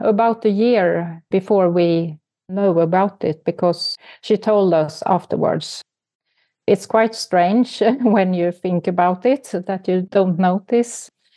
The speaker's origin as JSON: {"language": "English", "country": "Sweden", "second_language": "English", "said": "actually, because I'm from Sweden."}